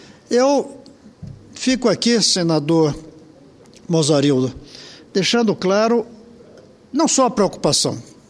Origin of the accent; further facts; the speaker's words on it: Brazil; Eu fico aqui envergonhado, não só como ser, como brasileiro